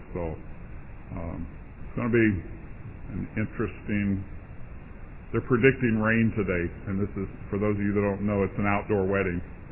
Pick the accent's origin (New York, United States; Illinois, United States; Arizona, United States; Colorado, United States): Arizona, United States; Phoenix; all you have to do is drive to my hometown. You know what? We don't have lakes. We have rivers, but they don't flow unless it's monsoon season. So where does a massive town, you ever been to Phoenix, Arizona?